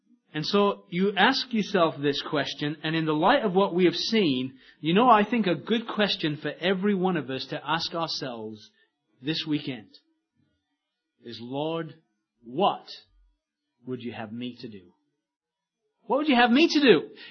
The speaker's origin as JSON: {"language": "English", "region": "England", "country": "United Kingdom", "said": "I'm not even in America. I'm an Englishman."}